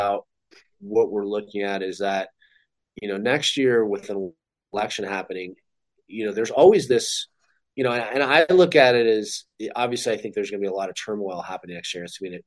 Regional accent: United States; but it's not counterintuitive to me as an American.

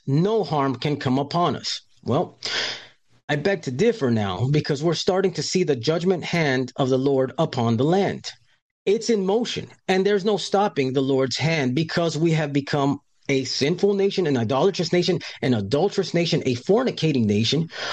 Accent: Florida, United States; I'm from Florida, okay?

